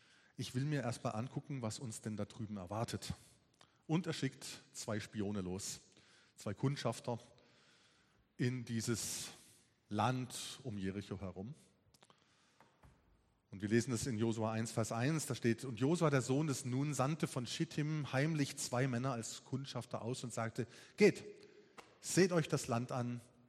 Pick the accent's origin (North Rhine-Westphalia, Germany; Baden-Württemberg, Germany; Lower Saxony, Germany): Baden-Württemberg, Germany; Brombach; Wenn ich heute durch Brombach fahre, wo ich aufgewachsen bin